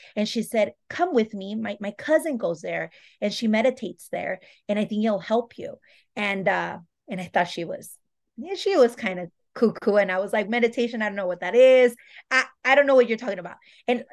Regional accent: Utah, United States; but I was used to because I grew up in Utah. So I was comfortable in that scenario.

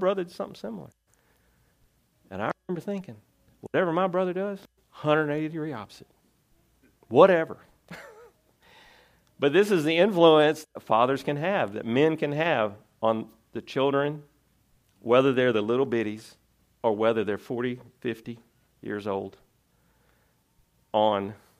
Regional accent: Tennessee, United States; I'm from Tennessee. The land does not move and I do not see water.

